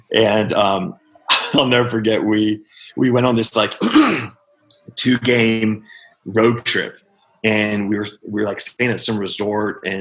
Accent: Dallas, Texas, United States; So, in a way, I was comfortable in Dallas. Just in the sense of like, just in my hometown, I loved the club.

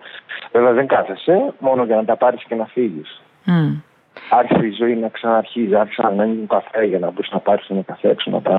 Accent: Greece; είμαστε από την Ελλάδα και οι δύο

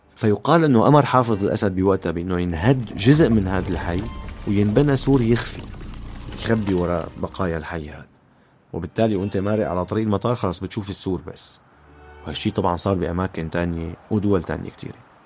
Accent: Syria; بمثال تاني من بلدي سوريا في سيارات لها معنى خاص

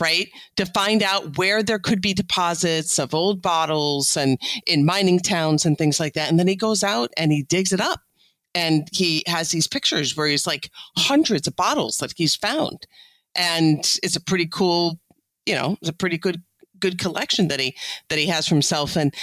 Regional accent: Illinois, United States; and I'm from Illinois, so there's basements and some, you know, us falling through.

